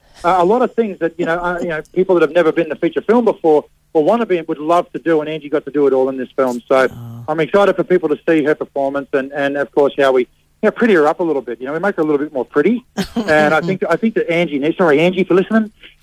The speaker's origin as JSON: {"language": "English", "town": "Nambour", "region": "Queensland", "country": "Australia", "tie": "born or raised there", "said": "I grew up in Nambour"}